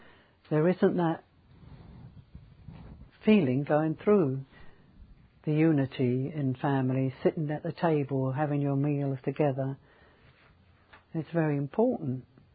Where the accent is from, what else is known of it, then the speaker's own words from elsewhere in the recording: England, United Kingdom; Well, I feel I'm English, British. I always describe myself as British, but I treasure my Italian roots.